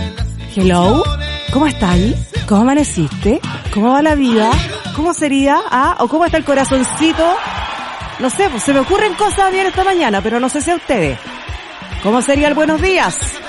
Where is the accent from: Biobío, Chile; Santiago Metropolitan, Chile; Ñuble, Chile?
Biobío, Chile; San Pedro de la Costa; sobre todo ahí de donde yo vengo, sé que está la Feria Libre de San Pedro de la Costa